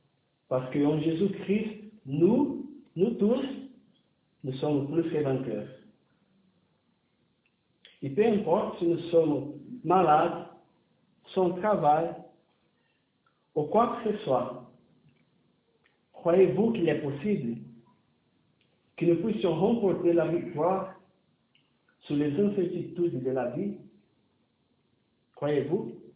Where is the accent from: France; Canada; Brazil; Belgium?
Brazil; Je suis brésilien, mais je n'aime pas.